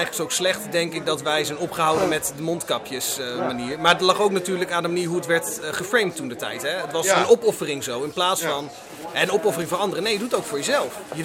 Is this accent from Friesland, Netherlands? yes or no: yes; Friesland, Netherlands; now in Apeldoorn, Netherlands; Ik kom eigenlijk uit Friesland. Ben door de woningcrisis een paar jaar geleden in Apeldoorn terechtgekomen.